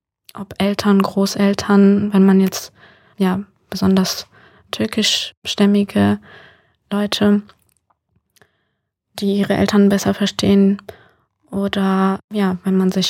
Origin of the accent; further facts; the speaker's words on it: Düsseldorf, North Rhine-Westphalia, Germany; Also ich komme aus Düsseldorf